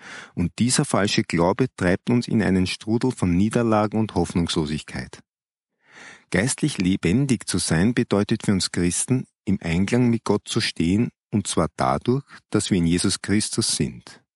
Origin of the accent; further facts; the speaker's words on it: United States; Also, ich bin Amerikaner.